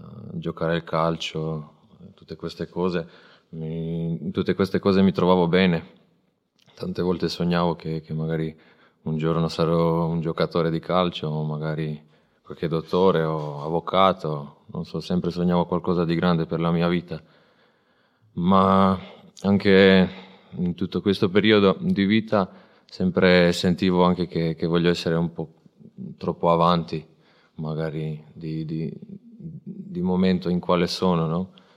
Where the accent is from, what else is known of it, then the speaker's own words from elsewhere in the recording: Croatia; Italian is a second language; ho 22 anni, vengo dalla Croazia. Cosa posso dire? Vengo dalla una famiglia cristiana